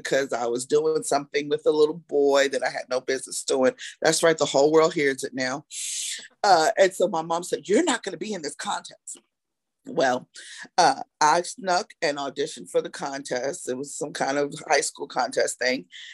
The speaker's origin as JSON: {"language": "English", "region": "New York", "country": "United States", "lives_now": "Knoxville, United States", "said": "So I'm from New York, but I now live in Knoxville. Knoxville is my home."}